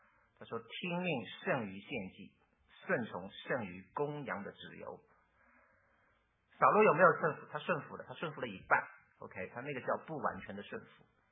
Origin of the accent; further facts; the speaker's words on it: Shanghai, China; 所以你知道我是从上海出来的，这个上海人很喜欢讲说吵架